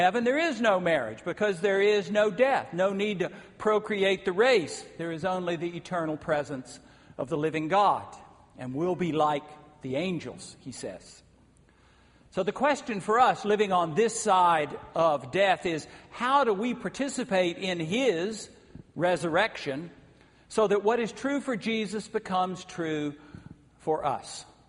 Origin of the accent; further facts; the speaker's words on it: the South, United States; I saw this a lot growing up in the South.